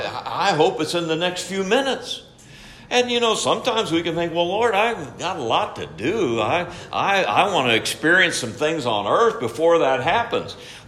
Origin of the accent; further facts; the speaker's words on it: Ohio, United States; also born or lived in Denver; now in Kansas City, United States; And I grew up in Ohio, just south, a few miles south of I-70. And then we lived in near Denver for 22 years. And now I live in Kansas City